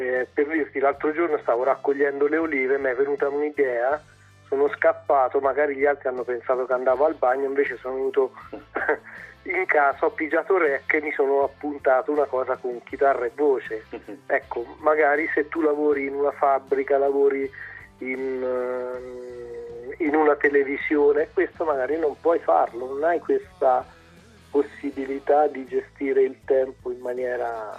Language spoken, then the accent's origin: Italian; Umbria, Italy; born there; Io vivo in Toscana e sono nato in Umbria.